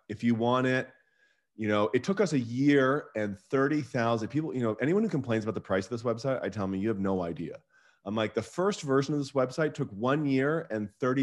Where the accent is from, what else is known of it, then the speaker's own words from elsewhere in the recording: Vancouver, British Columbia, Canada; And then I'm from Vancouver.